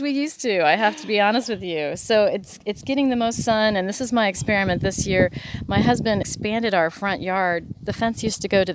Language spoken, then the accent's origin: English; Dayton, Ohio, United States; In Dayton, Ohio.